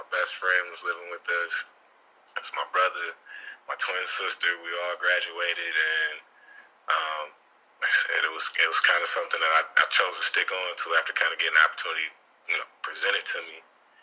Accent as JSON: {"language": "English", "town": "Pontiac", "region": "Michigan", "country": "United States", "tie": "born or raised there", "also_born_or_lived": "Houston, Texas / Carolina", "said": "Born in Houston, Texas, raised in Pontiac, Michigan. But I spent half my life in Carolina, so I've been around a little bit."}